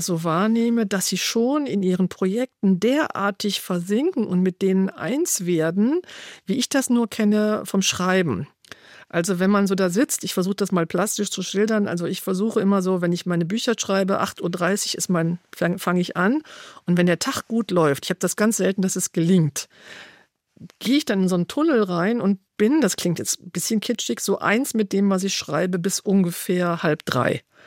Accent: Aachen, North Rhine-Westphalia, Germany; now in Cologne, Germany; Gut, ich komme aus Aachen. Ich bin hier auch nicht geboren

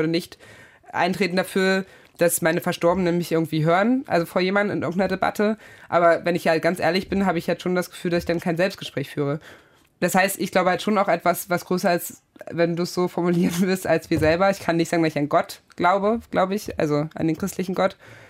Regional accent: Magdeburg, Saxony-Anhalt, Germany; Nee, ich komme ja aus Magdeburg

